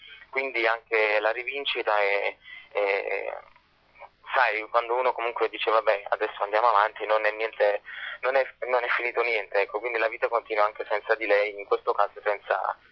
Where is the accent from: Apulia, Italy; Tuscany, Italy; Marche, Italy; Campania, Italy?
Campania, Italy; Naples; della dizione anche quando cantavo, perché essendo napoletano